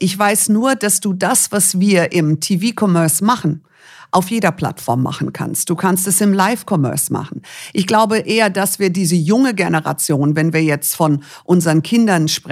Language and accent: German; Munich, Bavaria, Germany; born there; nach München ausgewandert von Montana, Billings, Montana in the middle of nowhere und ich bin dann in München geboren.